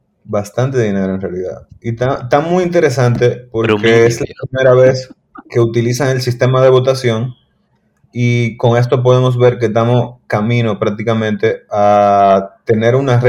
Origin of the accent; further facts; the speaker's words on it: Dominican Republic; en eso yo no soy dominicano, loco, para nada.